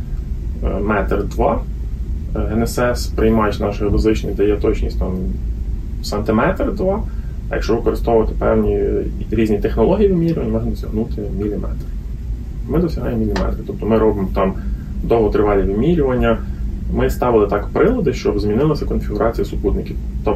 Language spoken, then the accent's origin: Ukrainian; Lviv, Lviv Oblast, Ukraine; У нас добирання тривало, оскільки ми зі Львова